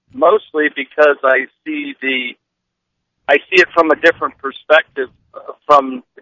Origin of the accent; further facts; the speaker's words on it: Cincinnati, Ohio, United States; Cincinnati, on our way back to Cincinnati, Ohio.